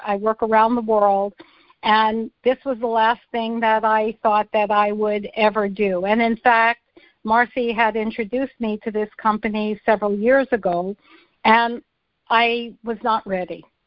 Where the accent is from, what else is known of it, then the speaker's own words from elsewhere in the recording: Canada; And I'm Canadian, so I can say I'm a believer